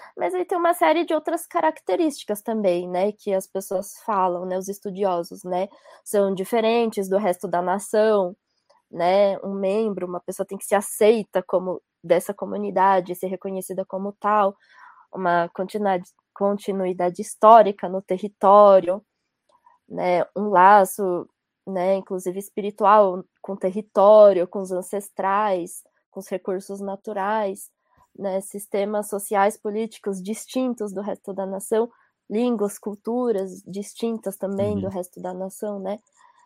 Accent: Brazil; Por eu ter nascido e crescido no Brasil, eu acho que para mim foi um pouco mais difícil de ter essa percepção de mim e do meu povo como indígena, né?

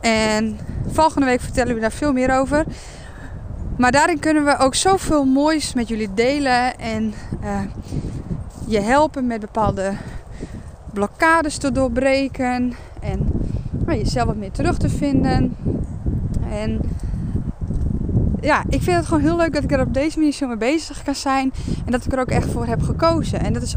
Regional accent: Friesland, Netherlands; En ik ben opgegroeid in Friesland.

